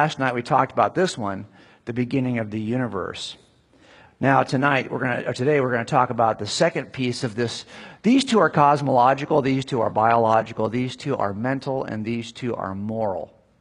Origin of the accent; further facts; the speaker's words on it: California, United States; I'm from Southern California. I actually live right between Los Angeles and San Diego